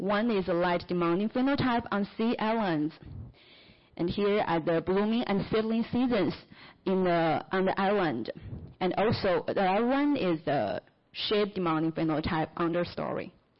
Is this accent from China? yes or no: yes; China; English is a second language; o everyone … from China.